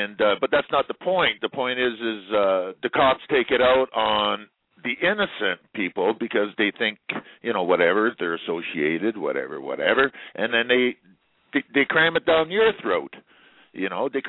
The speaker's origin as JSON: {"language": "English", "country": "Canada", "said": "as a Canadian, I'm giving you the Canadian standpoint of our laws and our problems"}